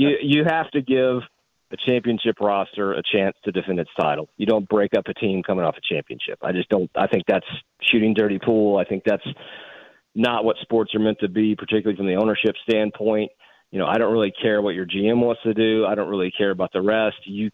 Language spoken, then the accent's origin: English; Mississippi, United States; I grew up in Mississippi and I was down there at the time, and that rivalry just had national appeal.